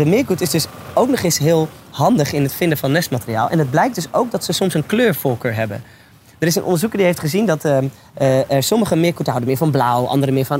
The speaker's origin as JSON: {"language": "Dutch", "town": "Hilversum", "region": "North Holland", "country": "Netherlands", "lives_now": "Amsterdam, Netherlands", "said": "Ik ben best wel een stadsjongen. Ik kom uit Hilversum. En toen ging ik uiteindelijk studeren in Utrecht."}